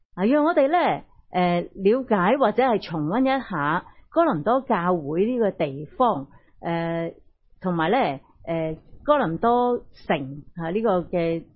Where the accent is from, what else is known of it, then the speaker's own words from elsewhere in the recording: Hong Kong; 我们香港人确是倾向负面的，确是倾向彷徨